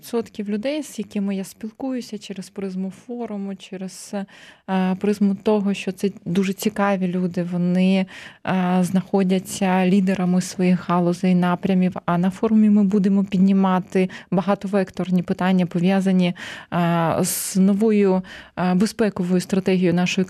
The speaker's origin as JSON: {"language": "Ukrainian", "town": "Cherkasy", "region": "Cherkasy Oblast", "country": "Ukraine", "tie": "born there", "said": "я сама дівчинкою народилася в Черкасах"}